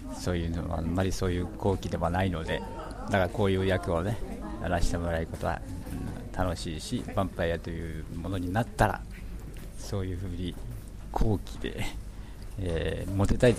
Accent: Kansai, Japan; born there; 僕はもともと関西生まれなので

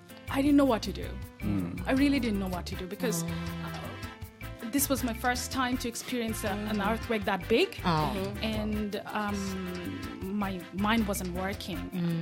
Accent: Bangladesh; I'm from Bangladesh.

